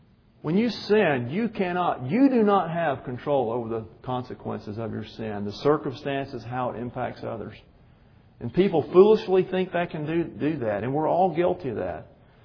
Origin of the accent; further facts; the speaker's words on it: Georgia, United States; You know, and I grew up with kudzu. I'm from Georgia. I know all about kudzu.